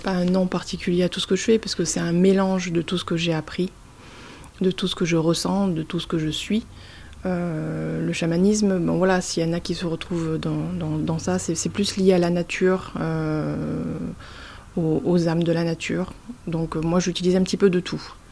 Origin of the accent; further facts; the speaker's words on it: Manosque, Provence-Alpes-Côte d'Azur, France; Oui, je suis native de Manosque.